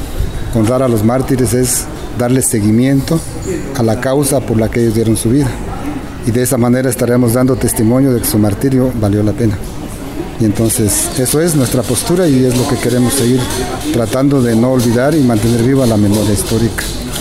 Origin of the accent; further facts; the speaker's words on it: Nebaj, Quiché, Guatemala; yo soy originario de Santa María Nevaj.